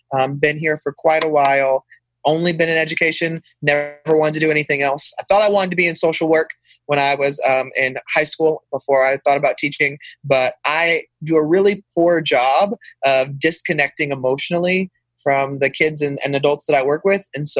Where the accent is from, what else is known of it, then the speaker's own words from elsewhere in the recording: Texas, United States; Yeah. So I've been born and raised in Texas, lived in Texas all my life.